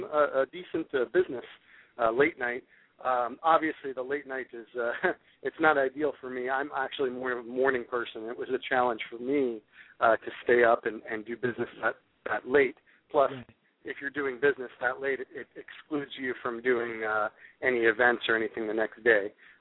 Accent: Massachusetts, United States; also born or lived in New York; And I was originally from New York, and I grew up in Massachusetts, but I feel a connection to New York

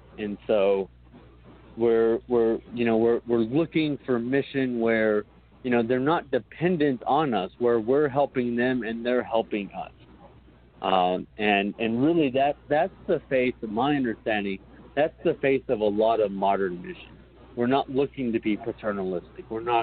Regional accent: Texas, United States; You know, you would think growing up in Texas, I would know Spanish, but I took French all through high school.

